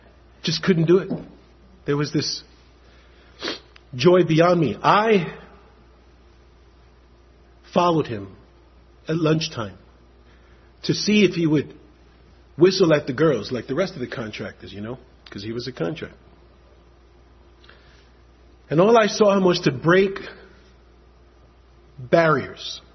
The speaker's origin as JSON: {"language": "English", "town": "New York City", "region": "New York", "country": "United States", "said": "I'm from New York City. You get nothing for free."}